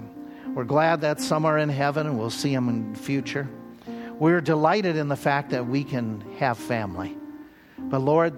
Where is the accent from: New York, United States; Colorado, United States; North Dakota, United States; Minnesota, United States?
Minnesota, United States; I grew up in Minnesota, but they grew up in a strong, small-town Catholic community.